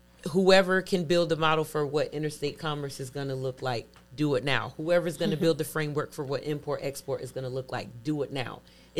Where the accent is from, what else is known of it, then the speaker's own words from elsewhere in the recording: Brooklyn, New York, United States; I'm from Brooklyn, so I remember like the paddy wagons going through the projects, just rounding up the same people every single weekend.